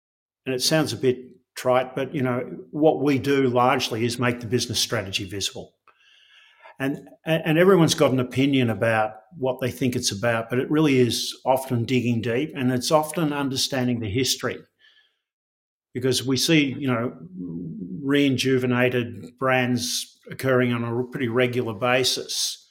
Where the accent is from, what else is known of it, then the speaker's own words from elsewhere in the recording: Australia; Look, I'm proudly Australian.